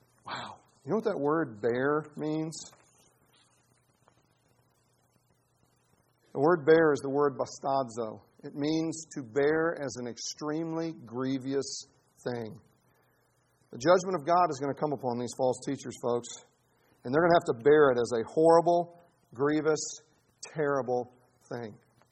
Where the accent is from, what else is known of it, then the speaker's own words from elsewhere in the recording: Chicago, Illinois, United States; I'm like, I'm from Chicago.